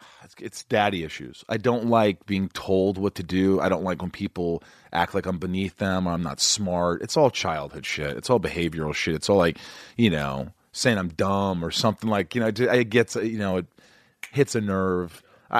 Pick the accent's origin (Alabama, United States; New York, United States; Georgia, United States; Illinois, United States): New York, United States; Like, in you know, I'm a New Yorker